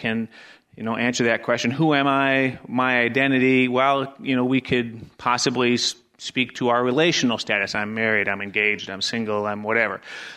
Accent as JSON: {"language": "English", "region": "Wisconsin", "country": "United States", "said": "You know, we're from Wisconsin, and no matter what my kids say, I'm from northern Wisconsin."}